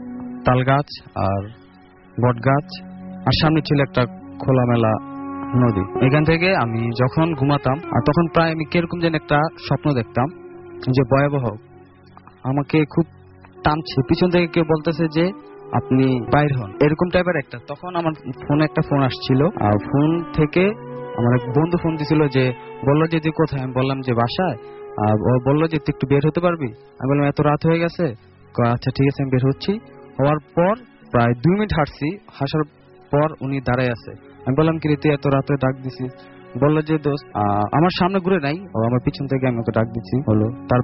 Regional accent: Demra, Dhaka Division, Bangladesh; আমি ডেমরা থেকে আসছি।

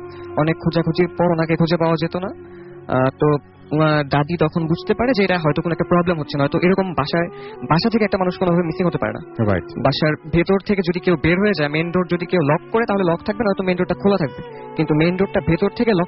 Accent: Dhaka, Dhaka Division, Bangladesh; আমি এসেছি নিকুঞ্জ তুই ঢাকা থেকে।

